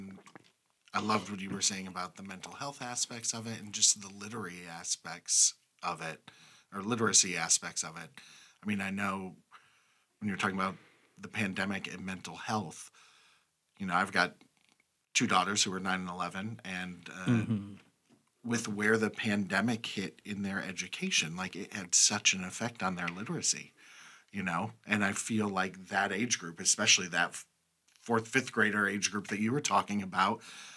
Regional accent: Michigan, United States; But you know, I'm from Michigan, so that movie has a soft spot in my heart.

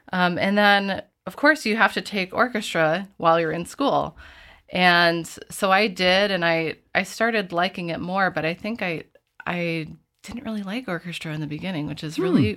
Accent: Connecticut, United States; my master's because I grew up in Connecticut.

